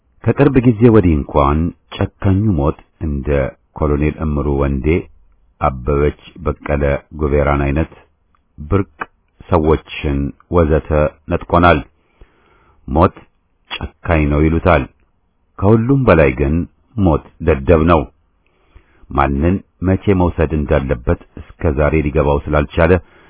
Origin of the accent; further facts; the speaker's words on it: Addis Ababa, Ethiopia; moved away; የኛ ትውልድ አባላት በአዲስ አበባ ስናድግ … አይነቶቹን ዘፈኖች እየሰማን ነው ያደግነው